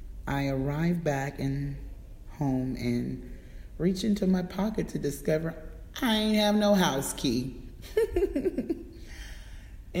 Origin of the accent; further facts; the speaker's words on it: the South, United States; I'm a Southern girl. I'm not from New York City